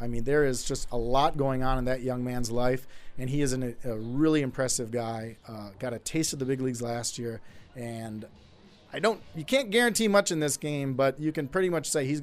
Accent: Milwaukee, Wisconsin, United States; I grew up in Milwaukee.

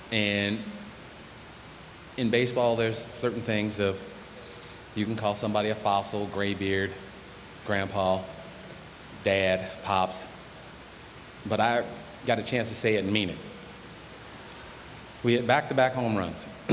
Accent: Pennsylvania, United States; Winning a home run derby in Pittsburgh in my home state.

